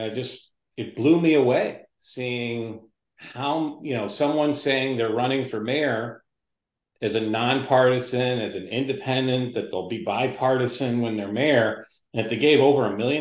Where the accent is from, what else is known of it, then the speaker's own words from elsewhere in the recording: Skokie, Illinois, United States; I grew up in the Niles Township area, Skokie, Morton Grove. Went to Niles North back when we played Lake Forest in the North Suburban Conference in the 80s, Scoo.